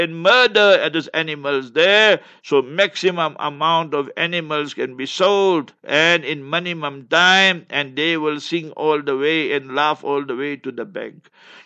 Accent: Heidelberg, South Africa; And if you know Heidelberg, my hometown where I was born and bred, there's a river there.

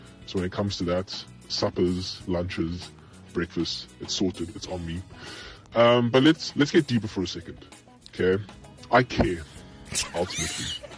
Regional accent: Cape Town, Western Cape, South Africa; I am 24 years old. I'm from Cape Town. Been here my whole life.

